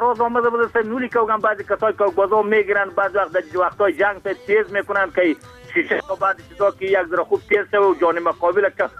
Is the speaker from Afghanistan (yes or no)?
yes; Afghanistan; از اینکه ما از افغانستان هستیم